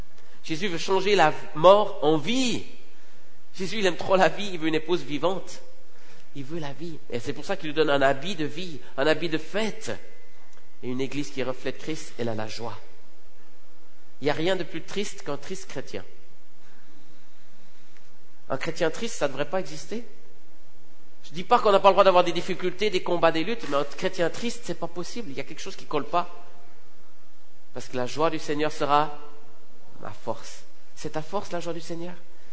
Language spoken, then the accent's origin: French; Romandy, Switzerland; je viens de la Suisse, mais de la Suisse francophone, on parle français